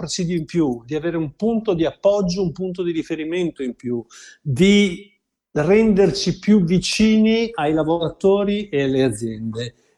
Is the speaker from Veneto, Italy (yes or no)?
yes; Veneto, Italy; accent: Venetian; si sentirà dall'accento che sono veneto